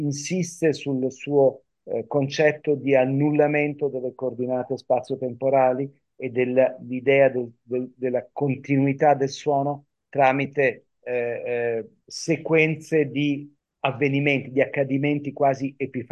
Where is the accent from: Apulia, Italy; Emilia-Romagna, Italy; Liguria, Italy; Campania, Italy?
Emilia-Romagna, Italy; Ferrara; se pensi che io sono ferrarese